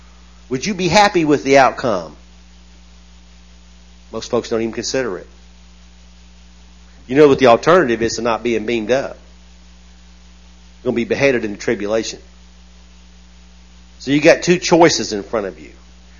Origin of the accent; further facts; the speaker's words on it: the South, United States; Hey, look, I grew up in the South, y'all.